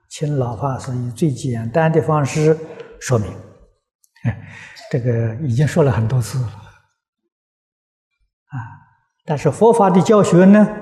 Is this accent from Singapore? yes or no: no; China; 这个重复也是我们中国人所谓的苦口叮咛。